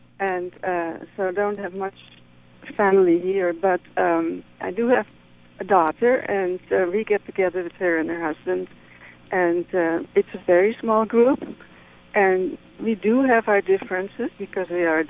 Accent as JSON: {"language": "English", "country": "Netherlands", "said": "I'm from Holland, and there is a Dutch club."}